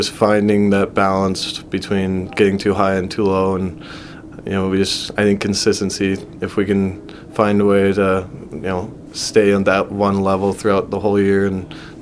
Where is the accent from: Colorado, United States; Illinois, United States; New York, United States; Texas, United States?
Texas, United States; El Paso; born there; also born or lived in Hawaii / Virginia / Montana; I was born in El Paso, Texas, and then I've kind of bounced everywhere from Hawaii to Virginia and Montana and just felt everywhere in between.